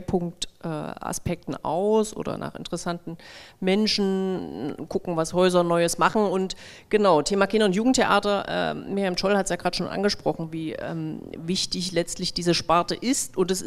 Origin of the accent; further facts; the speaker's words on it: Leipzig, Saxony, Germany; Ich bin Leipzigerin, bin hier geboren.